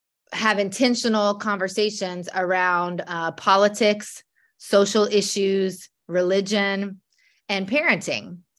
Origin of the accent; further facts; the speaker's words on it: the South, United States; I'm a white woman. I grew up in the South. I'm a Christian. I'm a mom.